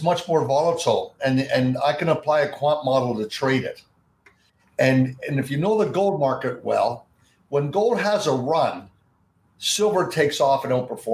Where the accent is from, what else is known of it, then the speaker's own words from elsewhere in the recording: Toronto, Ontario, Canada; I, as a kid growing up in Toronto, I had a paper route and I played Monopoly.